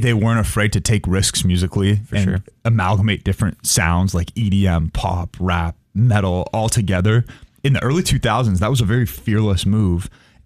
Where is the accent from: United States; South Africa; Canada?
Canada; they were Canadian and we grew up in Canada.